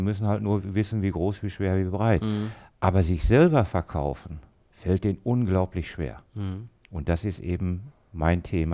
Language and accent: German; Dortmund, North Rhine-Westphalia, Germany; Ich komme aus Dortmund, bin Mitte 50